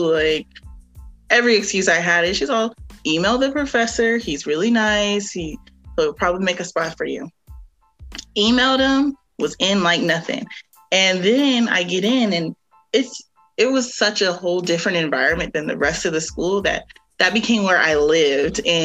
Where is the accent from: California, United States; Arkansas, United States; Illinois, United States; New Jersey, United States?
California, United States; Stockton; I'm from Stockton, California. Shout out to the 209.